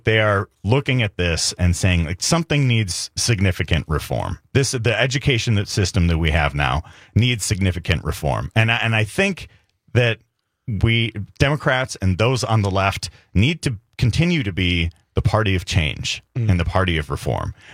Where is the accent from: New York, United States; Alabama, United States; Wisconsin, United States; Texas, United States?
Wisconsin, United States; I was raised in Wisconsin. I went to 12 years of public school in Wisconsin, went to a public university in the state of Wisconsin.